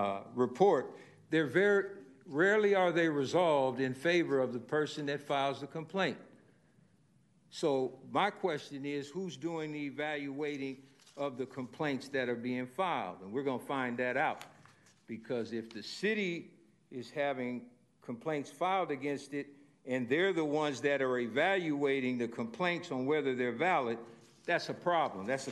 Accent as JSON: {"language": "English", "town": "Sacramento", "region": "California", "country": "United States", "said": "And when they ask me, where are we from? I'm going to say Sacramento."}